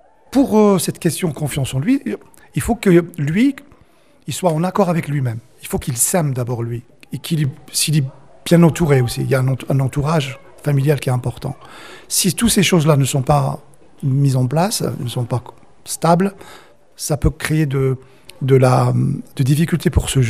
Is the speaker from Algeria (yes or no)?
yes; Algeria; now in France; Quand j'étais enfant, dans mon quartier, moi, je viens d'Algérie, je viens d'un quartier populaire.